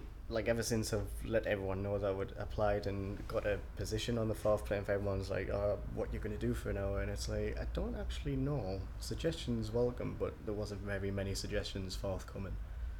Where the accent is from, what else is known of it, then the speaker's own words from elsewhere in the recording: Newcastle upon Tyne, North East England, United Kingdom; also born or lived in Darlington; I'm 20 years old. I'm from Newcastle upon Tyne.